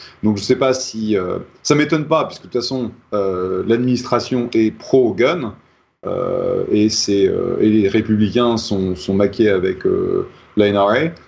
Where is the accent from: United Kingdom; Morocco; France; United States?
United States; Oui, je suis américain.